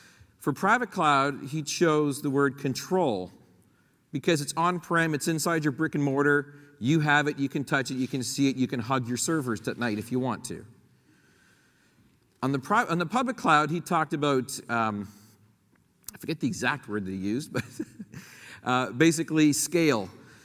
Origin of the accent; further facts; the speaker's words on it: Canada; That's very near and dear to my heart, being a Canadian, because we like to keep stuff north of the 49th parallel in Canada by Canadians in Canadian data centers